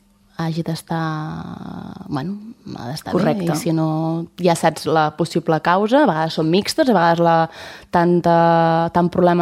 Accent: Sant Celoni, Catalonia, Spain; i sóc filla de Sant Celoni.

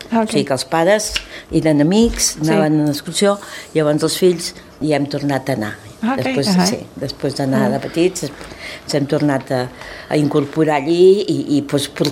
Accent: Barcelona, Catalonia, Spain; que som de Barcelona, jo vivia a Barcelona

